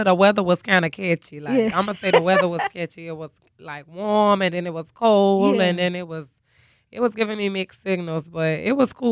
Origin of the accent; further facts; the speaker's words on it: Savannah, Georgia, United States; I'm from Savannah, the west side, to be exact.